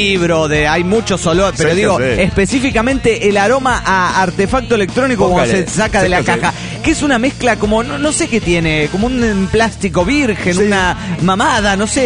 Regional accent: Tuxtla Gutiérrez, Chiapas, Mexico; de Tuzla, Utier, Chiapas.

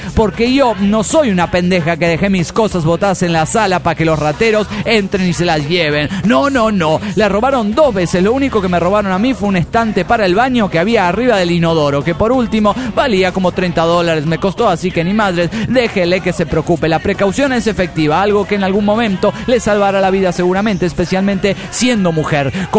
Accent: Peru; born there; yo nací en pleno terrorismo en el Perú, en la época de Sendero Luminoso.

